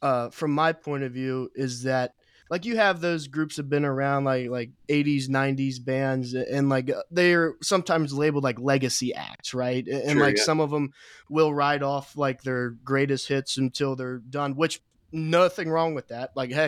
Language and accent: English; Cincinnati, Ohio, United States; also born or lived in Oklahoma / Texas; I'm from Cincinnati. I was lucky enough to live in Oklahoma and Texas, so that's how I, you know, discovered those guys.